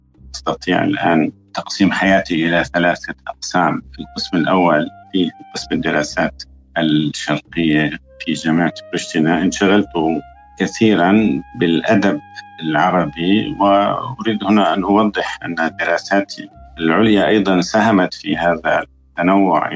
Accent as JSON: {"language": "Arabic", "town": "Damascus", "region": "Damascus Governorate", "country": "Syria", "tie": "born or raised there", "said": "ومعظم العائلة بقيت في كوسوفو في يوغوسلافيا السابقة. يعني هذا الحضور المتوزع يعني كان أفراد العائلة يأتون عندنا في دمشق"}